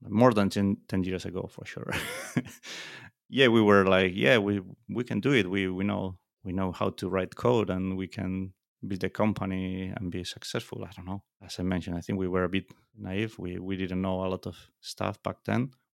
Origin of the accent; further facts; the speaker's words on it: Galicia, Spain; I was born here in Galicia, in a very small village, very, very close to Portugal, so just the border.